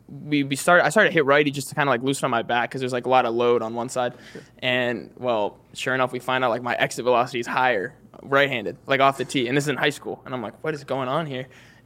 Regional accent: Mars, Pennsylvania, United States; I'm like, no, like, I'm from Mars.

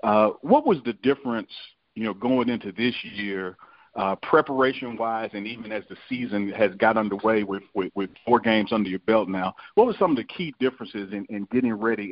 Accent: Jackson, Mississippi, United States; also born or lived in Simpson County; I might have been born and raised in Jackson, but I spent weekends, spring, big summers, Christmas break, you name it, down in Simpson County.

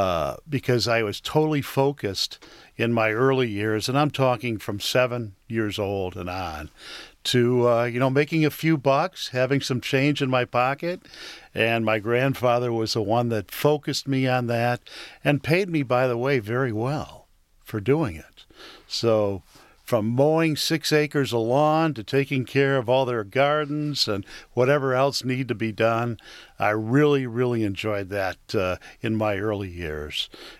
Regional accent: Birmingham, Michigan, United States; Well, growing up in Birmingham was phenomenal to me. It's just a great setting.

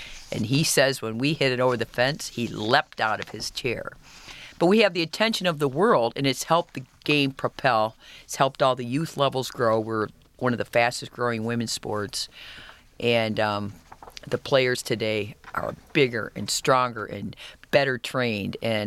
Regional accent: Lansing, Michigan, United States; And I'm from Lansing, Michigan

